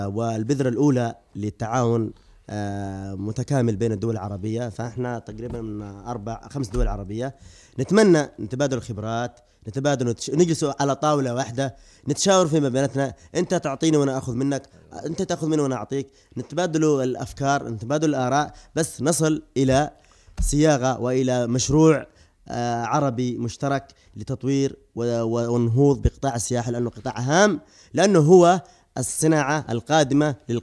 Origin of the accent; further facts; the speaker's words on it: Yemen; في باب اليمن عندنا في اليمن